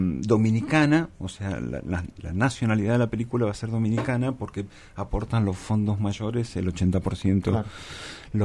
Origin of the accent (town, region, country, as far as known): Argentina